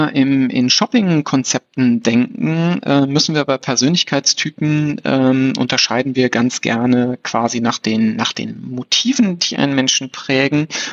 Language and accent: German; North Rhine-Westphalia, Germany; ich bin am Niederrhein aufgewachsen, dass wir dann nach Krefeld gefahren sind zum Kaufhof